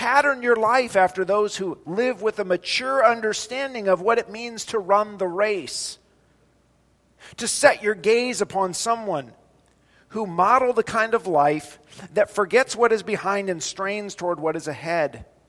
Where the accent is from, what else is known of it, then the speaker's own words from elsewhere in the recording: Ohio, United States; I grew up in Ohio, but I'm a Hoosier at heart.